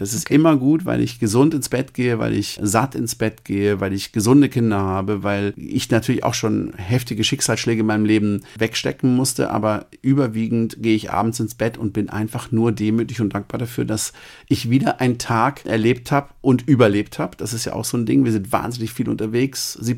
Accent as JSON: {"language": "German", "region": "West Germany", "country": "Germany", "said": "das ist für mich als Westdeutscher, der ganz unten links wohnt, super schwer einzuschätzen"}